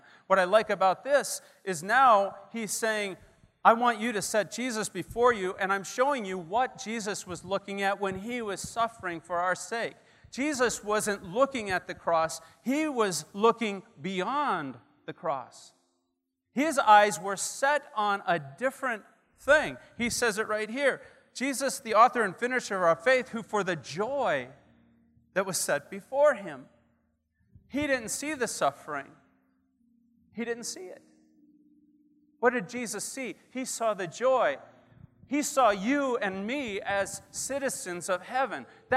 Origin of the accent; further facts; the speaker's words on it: Milwaukee, Wisconsin, United States; Yes, I'm a Milwaukeean, born and raised. Yes, I'm from Wisconsin. Everyone corrects me everywhere else I go in the United States.